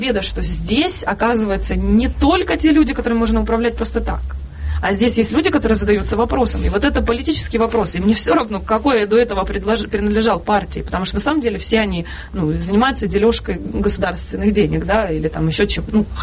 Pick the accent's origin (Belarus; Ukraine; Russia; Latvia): Ukraine; Kharkiv, Kharkiv Oblast; а оказывается я харьковчанка, как и все остальные